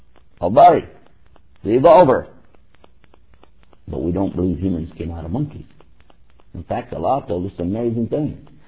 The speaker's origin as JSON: {"language": "English", "region": "Texas", "country": "United States", "said": "Oh, hey, I'm from Texas, man."}